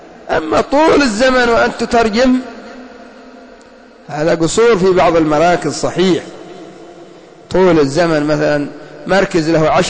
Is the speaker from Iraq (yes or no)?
no; Yemen; وربما تجد عندنا في اليمن ما أحد يعرف هذا الخلاف